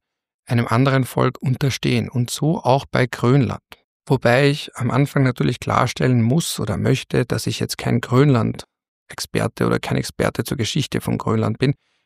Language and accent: German; Austria; als Österreicher liest man automatisch Jänner.